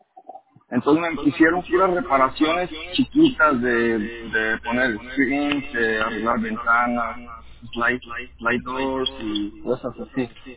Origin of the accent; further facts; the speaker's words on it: Mexico; Yo soy carpintero mexicano